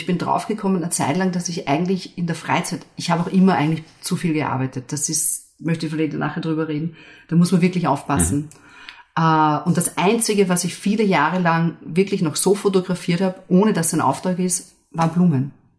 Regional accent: Upper Austria, Austria; Ich komme aus dem Innviertel.

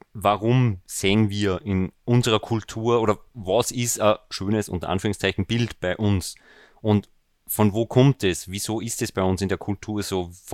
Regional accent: Linz, Upper Austria, Austria; also ich komme aus Linz, nicht aus Beirut

